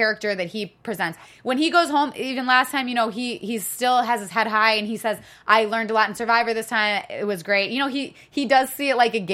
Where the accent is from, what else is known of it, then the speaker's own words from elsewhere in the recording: Wisconsin, United States; Oh my God, I'm from Wisconsin.